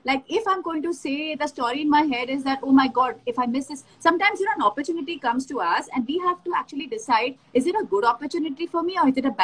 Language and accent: English; India; the whole world thought I should compromise because of my age and because I'm from the Indian society